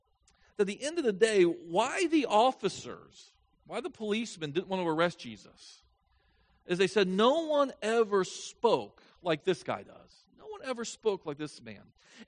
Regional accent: Florida, United States; It's kind of like me. I'm from Florida, but I got here as fast as I could.

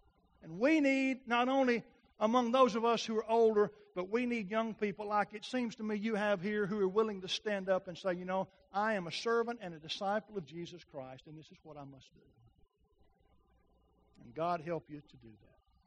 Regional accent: Ball Knob, United States; Because remember, I was from Ball Knob. I didn't get to see much.

